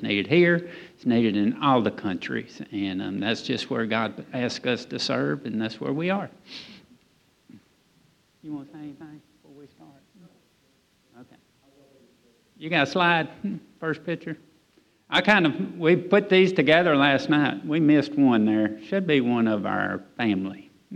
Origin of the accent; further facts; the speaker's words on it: Southern United States, United States; we are from the South in the States